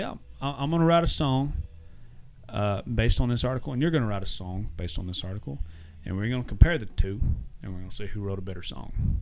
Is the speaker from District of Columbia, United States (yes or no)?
no; Hereford, Texas, United States; I hadn't been to Hereford in, was my hometown. I hadn't been there in I'd probably been there one time in the last 8 or 9 years.